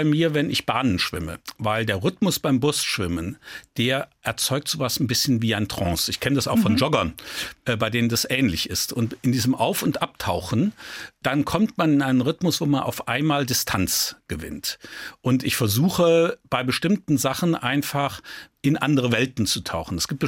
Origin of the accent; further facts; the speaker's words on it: Rhineland, Germany; ich habe schon eine starke protestantische Prägung. Das ist so eine Pflichtprägung. Und gleichzeitig bin ich im Rheinland aufgewachsen.